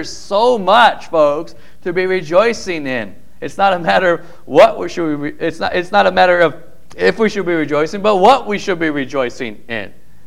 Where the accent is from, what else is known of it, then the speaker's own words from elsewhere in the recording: Midwest, United States; but I was from the Midwest, so this is kind of normal, not normal for me.